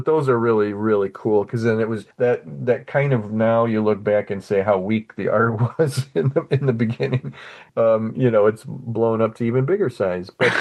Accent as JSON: {"language": "English", "town": "Toledo", "region": "Ohio", "country": "United States", "tie": "born or raised there", "said": "And I grew up in Toledo, Ohio. I don't believe Toledo was like one of the first."}